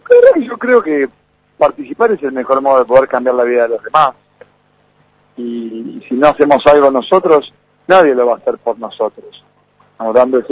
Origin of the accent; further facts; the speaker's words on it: Santa Fe, Argentina; born there; Yo nací en Santa Fe